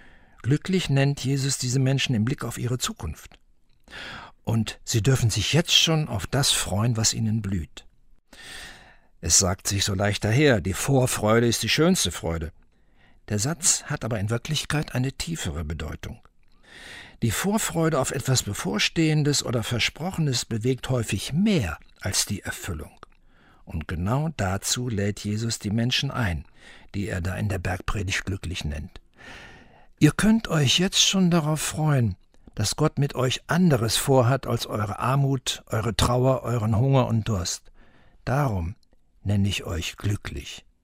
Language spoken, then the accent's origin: German; Saarland, Germany; Nicht nur als Saarländer will ich mir das zu Herzen nehmen.